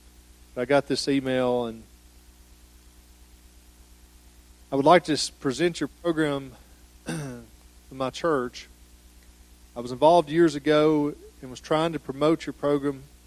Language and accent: English; Columbus, Mississippi, United States; I'm from Columbus, Mississippi.